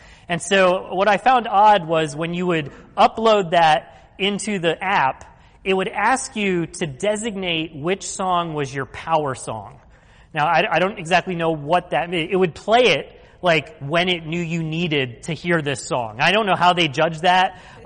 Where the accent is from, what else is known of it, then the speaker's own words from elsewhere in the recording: Philadelphia, Pennsylvania, United States; But of course, we're from Philly, you know